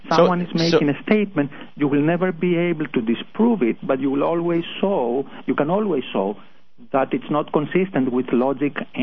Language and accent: English; Greece; accent: Greek; my accent is actually Greek.